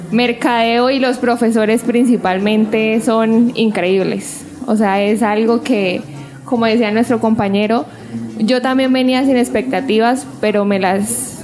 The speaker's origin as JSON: {"language": "Spanish", "town": "Valledupar", "region": "Cesar", "country": "Colombia", "lives_now": "Bucaramanga, Colombia", "said": "Yo vengo de Valledupar, Cesar."}